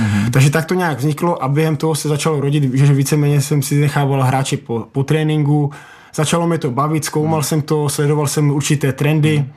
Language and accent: Czech; Ostrava, Moravian-Silesian Region, Czechia; A tím, že prostě Baník je pro mě jednička, já jsem tu vyrůstal, jsem odchovaný z Baníku, tak jsem víceméně neváhal a řekl jsem, že už nastal čas se do toho Baníku vrátit.